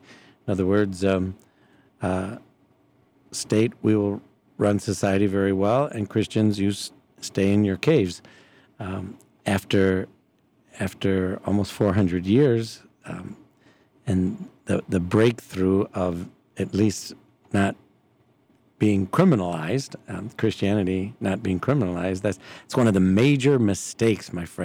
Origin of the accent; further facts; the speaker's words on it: United States; born there; I was born here in the United States.